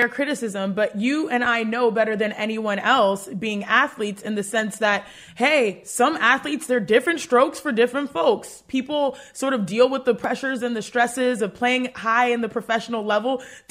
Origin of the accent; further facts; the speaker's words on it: Houston, Texas, United States; because I'm from Houston, Texas, and the Houston Rockets were my team growing up.